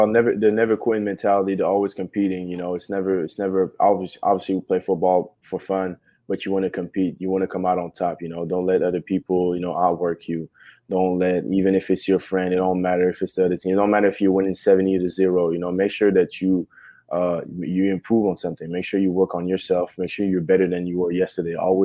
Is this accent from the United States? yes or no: no; Canada; growing up in Canada